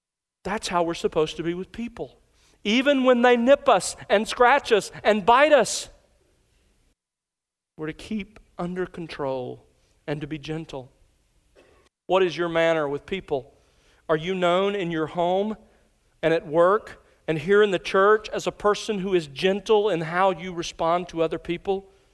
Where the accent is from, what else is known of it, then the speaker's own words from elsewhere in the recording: Alabama, United States; When I was growing up in South Alabama, my whole life at home, we always had a bulldog.